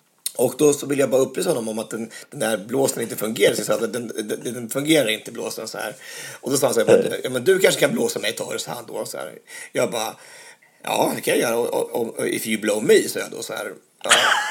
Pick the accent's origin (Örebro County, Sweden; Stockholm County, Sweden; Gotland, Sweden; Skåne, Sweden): Örebro County, Sweden; Jag är från Närke också